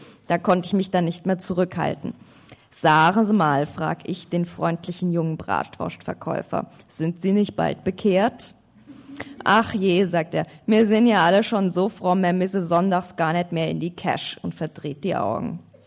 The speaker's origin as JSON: {"language": "German", "town": "Frankfurt", "region": "Hesse", "country": "Germany", "said": "Ja, ich komme aus Frankfurt. Zur Not kann ich auch den hiesigen Dialekt sprechen, also den dortigen."}